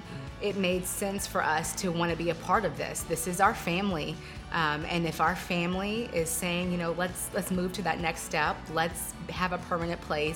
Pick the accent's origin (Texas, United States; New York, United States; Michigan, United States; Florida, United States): Texas, United States; Home because my home where I'm from is from Texas